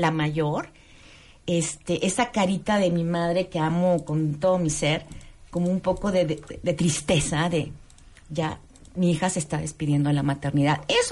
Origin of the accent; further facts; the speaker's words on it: Mexico; soy mexicana, en una cultura latina, pues, machista en ese sentido.